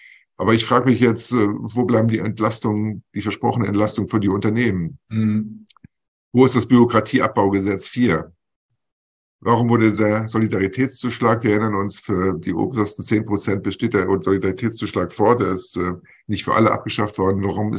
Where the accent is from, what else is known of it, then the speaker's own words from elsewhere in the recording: Lower Saxony, Germany; aus meinem Heimatdorf in Niedersachsen, in dem ich ansässig bin.